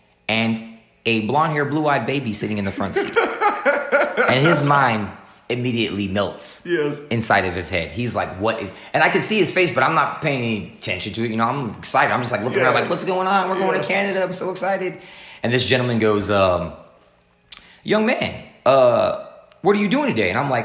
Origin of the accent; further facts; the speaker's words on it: Phoenix, Arizona, United States; also born or lived in West Berlin, Germany / Detroit / Texas; I was born in West Berlin, Germany, because my father was stationed in Germany, and my family's originally from Detroit. So we moved from Germany back to Detroit, from Detroit to Texas for like 6 months, and then from Texas to West Phoenix.